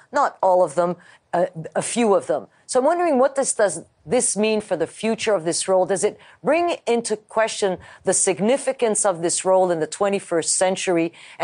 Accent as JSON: {"language": "English", "region": "Quebec", "country": "Canada", "said": "You know, we are both from Quebec."}